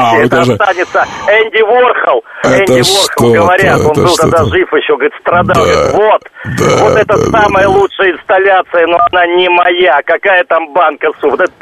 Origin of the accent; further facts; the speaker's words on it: Moscow, Russia; born there; Родился я, конечно, здесь, в Москве.